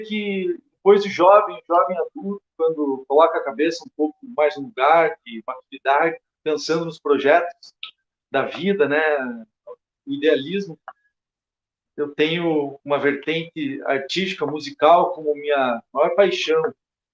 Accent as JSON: {"language": "Portuguese", "town": "Curitiba", "region": "Paraná", "country": "Brazil", "tie": "born there", "said": "Nasci aqui em Curitiba mesmo, nascido aqui. A família dos meus pais são basicamente do interior do estado, da área do sul do Paraná. Então, minha mãe é de Bituruna."}